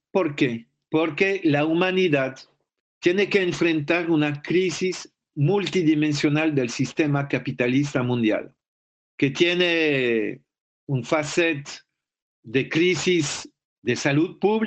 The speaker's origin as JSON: {"language": "Spanish", "country": "Belgium", "said": "en mi país, Bélgica, contra el bloqueo de Cuba"}